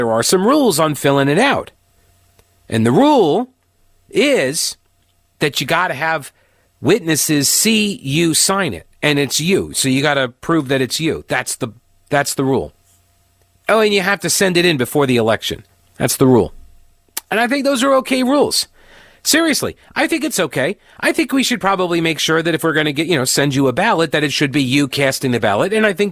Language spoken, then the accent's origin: English; Long Island, New York, United States; Look, as somebody who comes from originally the Northland up there, I grew up on Long Island.